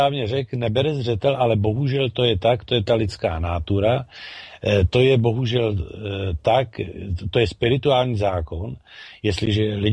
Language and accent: Czech; Bohemia, Czechia; moved away; To je třeba důvod, proč já jsem odešel z Čech, že jo? Kvůli tomu, jak to tam bylo.